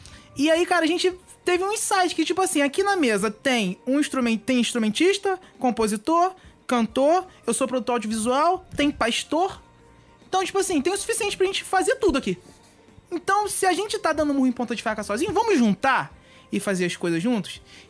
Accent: Rio de Janeiro, Brazil; Mas assim, sou do Rio de Janeiro, zona oeste.

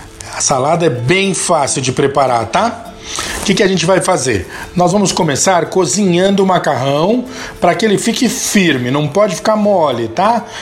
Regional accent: São Paulo, Brazil; Eu uso salsa porque eu sou paulista, né?

